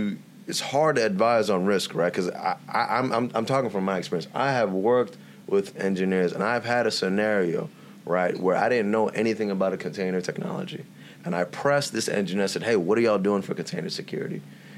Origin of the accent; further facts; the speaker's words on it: San Diego, California, United States; Yeah, I'm from the West Coast, man. You know, San Diego, California, you know, born and raised.